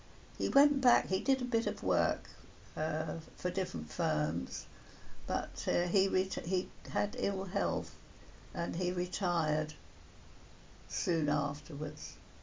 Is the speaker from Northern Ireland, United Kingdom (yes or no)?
no; Islington, London, United Kingdom; born there; I was born in Islington, yes, right in the middle of London.